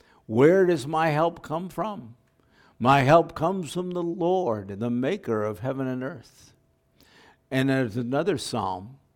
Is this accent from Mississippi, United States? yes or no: no; Bozeman, Montana, United States; And I grew up in Bozeman, Montana.